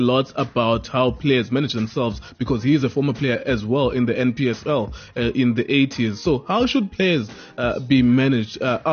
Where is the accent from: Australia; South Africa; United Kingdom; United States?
South Africa; We've once again, as a South African football fraternity, lost a player, a 30-year-old player in Sinethemba Tshantshi.